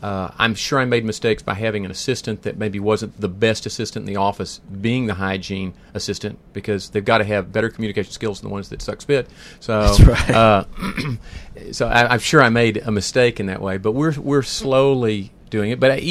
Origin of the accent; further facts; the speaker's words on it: McKinney, Texas, United States; I was born and raised in McKinney, Texas. I went 30 miles to college one direction and dental school the other 30 miles and came right back to McKinney.